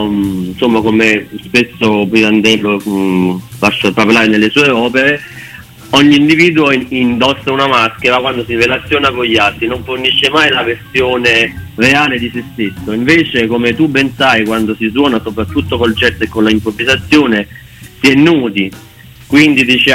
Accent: Caserta, Campania, Italy; now in Viterbo, Italy; siamo tutti di Caserta, se io vivo a Viterbo da qualche anno, però sono tutti di Caserta

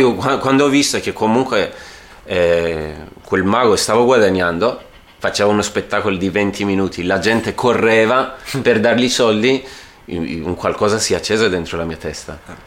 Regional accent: Iran; Italian is a second language; now in Italy; In Iran fare le magie è un peccato.

